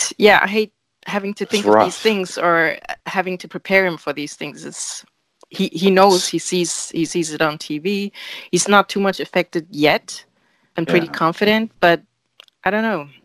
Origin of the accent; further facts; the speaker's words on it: eastern Germany, Germany; I'm originally from Eastern Germany, where there are more like racist people, I guess, than in average